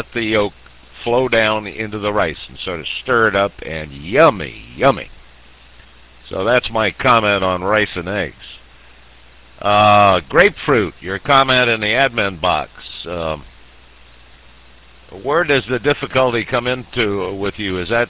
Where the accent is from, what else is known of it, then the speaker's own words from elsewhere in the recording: Hawaii, United States; born there; You know, I was born in the Hawaiian Islands, and if you have any Hawaiian blood in your system, you know all about rice